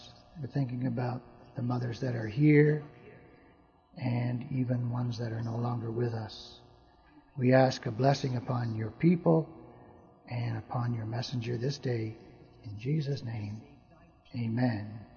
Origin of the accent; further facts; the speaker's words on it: Canada; also born or lived in United States; Growing up in Canada, I had a queen. Just about the whole of my life in Canada, I lived under the queen. Now, for the first year of my life, I was in the United States